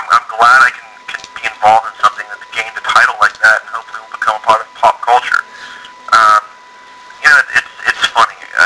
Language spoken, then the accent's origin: English; Kansas, United States; I can still remember now when I was growing up in Kansas, going to see Pulp Fiction, I don't know how many times in the theater.